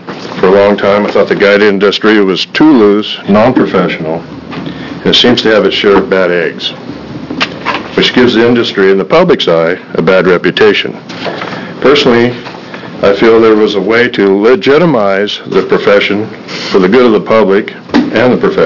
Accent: Crescent City, California, United States; now in Oregon, United States; I grew up in Crescent City, and I moved to Oregon in 1990.

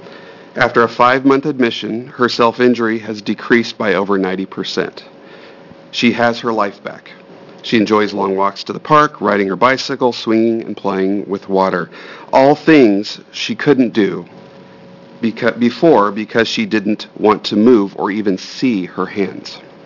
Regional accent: Salem, Oregon, United States; I'm from Salem, Oregon.

